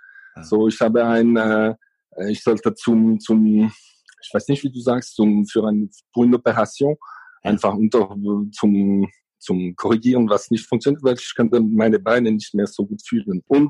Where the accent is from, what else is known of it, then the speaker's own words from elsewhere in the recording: Valais, Switzerland; Ich bin eigentlich Walliser, so ich komme auf die Bergen. Mhm. Kein richtiger Zusammenhang mit See und so, eher die kleine Bergensee, das ist, woher ich komme.